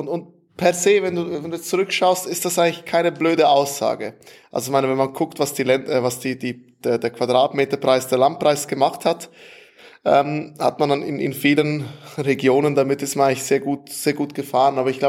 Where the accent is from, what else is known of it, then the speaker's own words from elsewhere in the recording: Switzerland; wenn ich heute als Schweizer irgendwo international investieren möchte